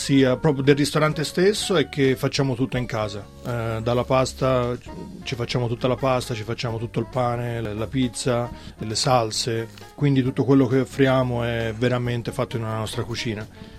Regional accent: Florence, Tuscany, Italy; Vengo da Firenze, quindi ovviamente c'è un po' di fiorentinità, toscanità nel menù

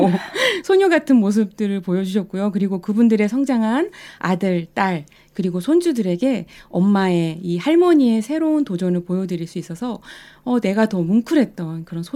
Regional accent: South Korea; 한글이 예쁘다는 생각을 저는 한국인인 나는 부끄럽게 많이 해본 적이 많지 않은데요.

